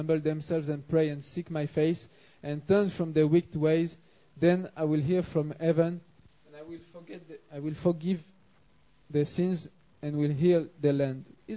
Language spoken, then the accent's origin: English; France; accent: French; English is a second language; Yeah, no, that's my accent. Sorry, I hope you will understand despite my French accent.